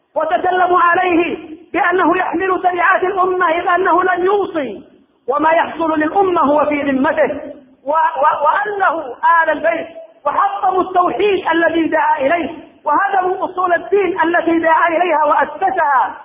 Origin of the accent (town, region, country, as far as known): Yemen